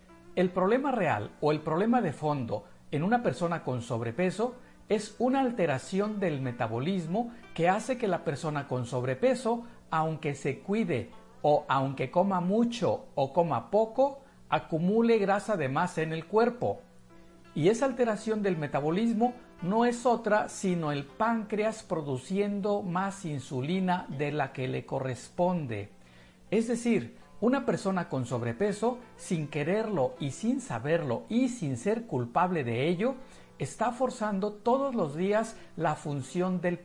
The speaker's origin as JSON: {"language": "Spanish", "country": "Mexico", "said": "soy médico mexicano especializado en acupuntura y diplomado en nutrición clínica y obesidad"}